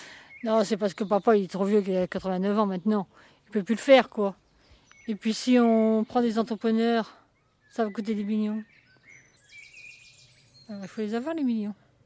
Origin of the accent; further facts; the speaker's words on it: Saint-Fuscien, Hauts-de-France, France; Je suis née ici, à Saint-Fucien, en haut dans la chambre.